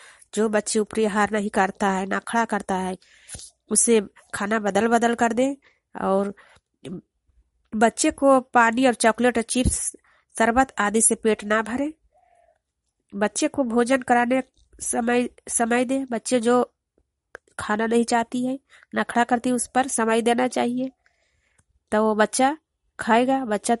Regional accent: Hindanpura, Bihar, India; ग्राम हिंदनपुरा पंचायत बरारा प्रखंड नूरसराय मैं ललंदा जिला की निवासी हूँ।

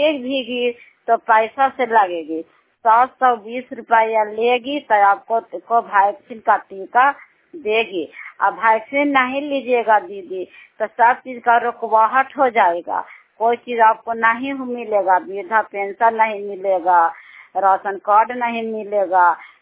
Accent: Bihar, India; बेसी पंचायत चितरबीरा का गांव है, चंडी प्रखंड जिला ललंदक के रहने वाली हूँ।

